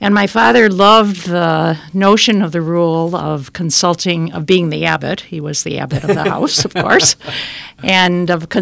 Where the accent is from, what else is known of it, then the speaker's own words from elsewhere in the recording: Wilmette, Illinois, United States; And then when I was ready to go to school, I was raised in Wilmette and went to St. Joseph's Parish in Wilmette.